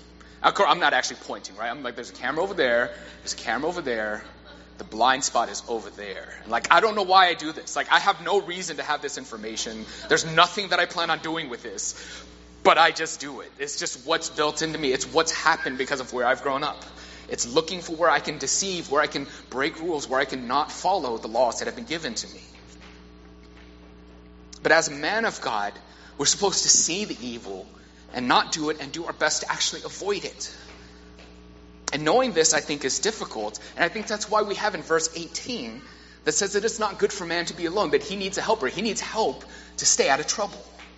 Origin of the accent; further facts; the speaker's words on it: Alief, Texas, United States; because of how I grew up in Alief